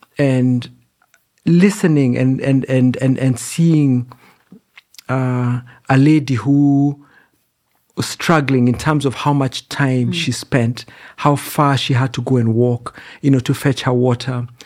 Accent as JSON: {"language": "English", "country": "Kenya", "said": "It's a real privilege because I'm serving in my nation. I'm serving the people, you know, of my home country."}